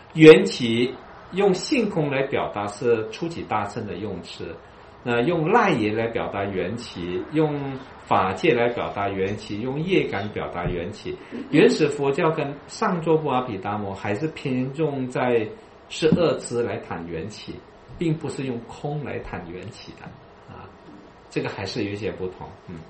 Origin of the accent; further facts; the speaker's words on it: China; 谁叫我们是中国人呢？